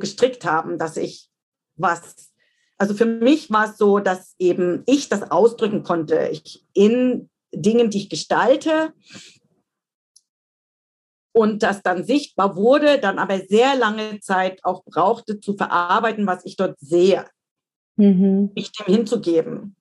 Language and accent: German; Dresden, Saxony, Germany; in meine Heimatstadt Dresden